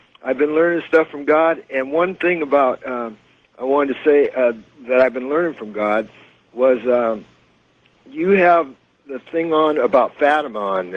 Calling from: Mount Rainier, United States; from Mount Rainier.

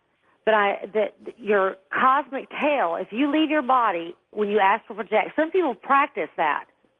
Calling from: Alaska, United States

